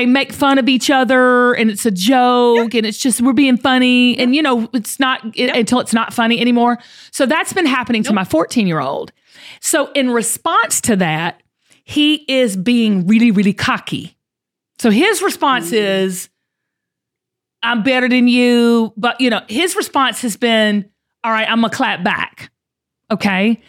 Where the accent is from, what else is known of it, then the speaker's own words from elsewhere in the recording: the South, United States; how I grew up in the South